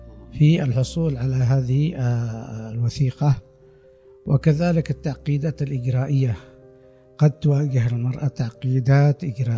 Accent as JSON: {"language": "Arabic", "country": "Yemen", "said": "بحسب العرف والعادات والتقاليد الموجودة لدينا في اليمن"}